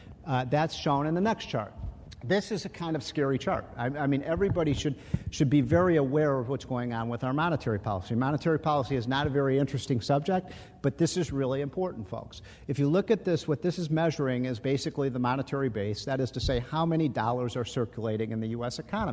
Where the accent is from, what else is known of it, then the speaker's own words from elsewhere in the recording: Chicago, Illinois, United States; I grew up in Chicago. I remember I was 14 years old.